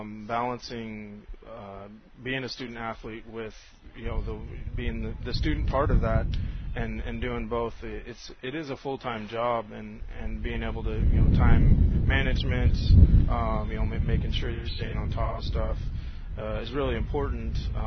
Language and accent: English; Visalia, California, United States; Yeah, you know, I'm from Visalia, family's from the Exeter area